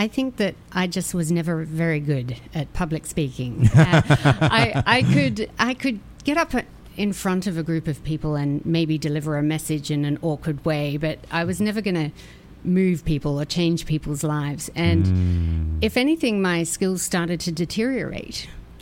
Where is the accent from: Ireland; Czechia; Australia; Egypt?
Australia; now in New York, United States; I'm an Aussie.